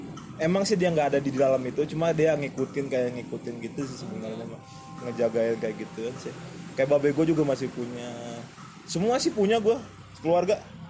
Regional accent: Medan, North Sumatra, Indonesia; Gua di kota kelahiran gua sih Medan, dari Medan.

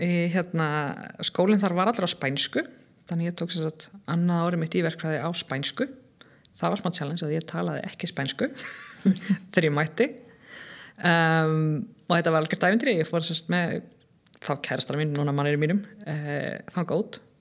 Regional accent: Garðabær, Capital Region, Iceland; Já, ég alveg upp í Garðabænum og það var bara mjög fínt sko.

